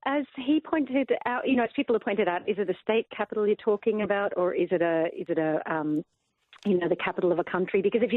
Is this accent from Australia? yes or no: yes; Melbourne, Victoria, Australia; I'm from Melbourne, come on, give me your best coffee.